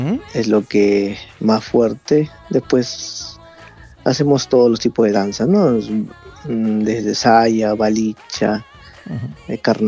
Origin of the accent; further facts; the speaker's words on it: Peru; Sí, yo vengo desde Perú ya con este grupo, ¿no?